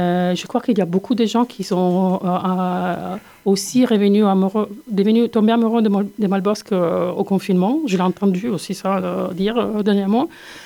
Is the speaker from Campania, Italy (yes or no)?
no; Lombardy, Italy; French is a second language; moved away; also born or lived in Southern Italy / Netherlands / Nice / Spain; je suis née au sud d'Italie. J'ai bougé près de Milan quand j'avais 10 ans. Et après, c'est vraiment une vie de... J'ai quitté l'Italie il y a 20 ans.